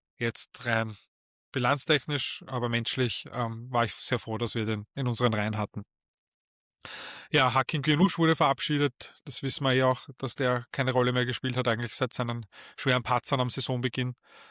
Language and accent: German; Vienna, Austria; vor allem als Wiener